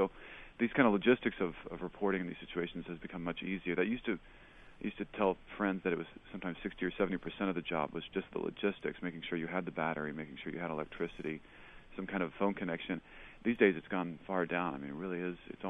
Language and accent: English; Oklahoma City, Oklahoma, United States; I grew up in Oklahoma City, where there was probably 100 families, all from the same village in Lebanon, actually.